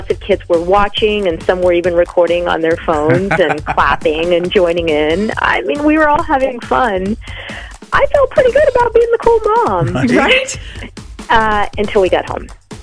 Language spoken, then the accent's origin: English; Madison, Wisconsin, United States; I'm from Madison.